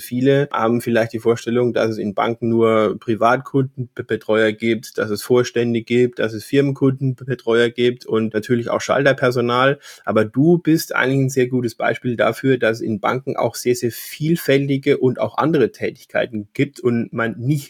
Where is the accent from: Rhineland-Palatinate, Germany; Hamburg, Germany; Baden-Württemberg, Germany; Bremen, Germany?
Rhineland-Palatinate, Germany; accent: Palatine; Der … kommt nämlich aus meiner Heimat, der Pfalz. Das werdet ihr auch hören, wenn wir zusammen sprechen. Und wir werden das eine oder andere Mal möglicherweise auch in unseren pfälzischen Heimatdialekt verfallen.